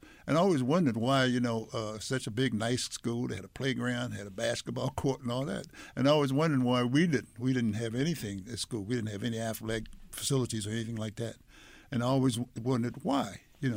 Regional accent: Washington, District of Columbia, United States; my background, I grew up in Washington, D.C.

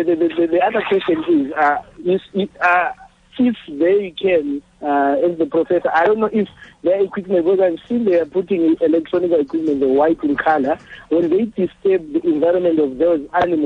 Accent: Tsakane, Gauteng, South Africa; like I'm from Tsakane, it's 18 kilometers from me to go to Sekerbosrand.

